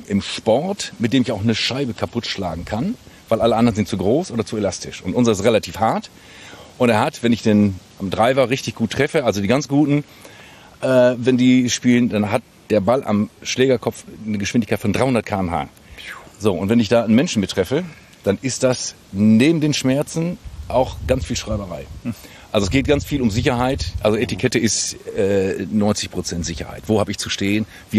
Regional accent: Bielefeld, North Rhine-Westphalia, Germany; born there; now in Langeoog, Germany; Also ich bin in Bielefeld geboren, also im Vorort von Bielefeld, also es ist schon Bielefeld, ja?

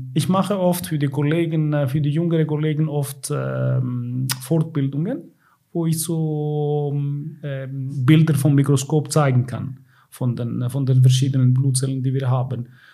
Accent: Thessaloniki, Central Macedonia, Greece; German is a second language; Mein Vater war in Griechenland Kardiologe, Chefarzt für Kardiologie in Thessaloniki, in meiner Heimatstadt.

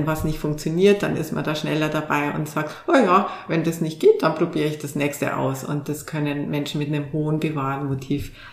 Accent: Bavaria, Germany; Also ich komme selber aus Bayern und da bewahrt man sehr die Trachtenvereine zum Beispiel

